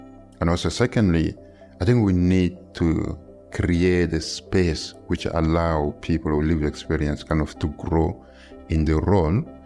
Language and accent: English; Chad; English is a second language; now in United Kingdom; I came from Chad after fleeing torture to the UK in 2005.